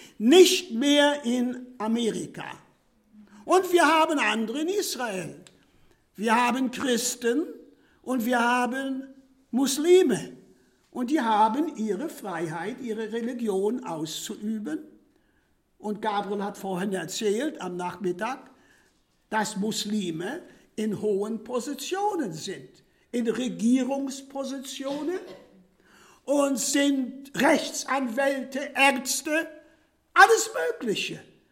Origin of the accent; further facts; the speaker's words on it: Poland; ich hörte als Kind in Polen oft Żydzi do Palestini, Juden nach Palästina.